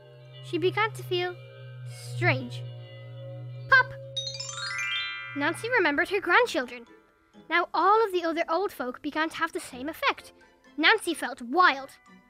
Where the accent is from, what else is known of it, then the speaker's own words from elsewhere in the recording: Kildare, Leinster, Ireland; I'm 12 years old and I'm from Kildare.